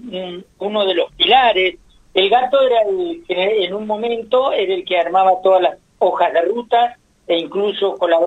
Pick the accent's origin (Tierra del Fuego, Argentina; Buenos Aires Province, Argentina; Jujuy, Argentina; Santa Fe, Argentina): Buenos Aires Province, Argentina; Cacharí; transmitir un poquito los colores de mi pueblo